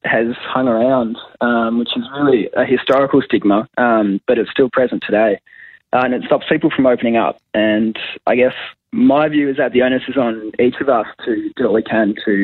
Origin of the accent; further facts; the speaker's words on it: Perth, Western Australia, Australia; now in Torquay, Australia; I hail from Perth, so the idea is to finish up our year of study here and then ride over to Perth from Geelong.